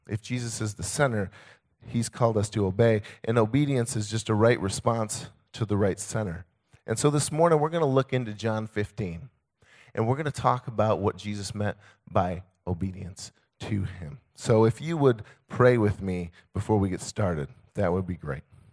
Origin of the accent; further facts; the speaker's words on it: Michigan, United States; So I grew up in Michigan, okay? I'm pure Michigan, okay? And up in the northern middle, lower peninsula, whatever.